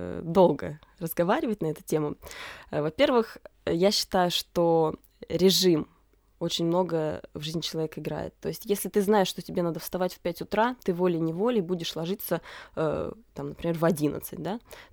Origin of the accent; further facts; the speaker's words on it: Mezhdurechensk, Kemerovo Oblast, Russia; moved away as an adult; now in Novosibirsk, Russia; Я жила в маленьком городе, я из Междуреченска.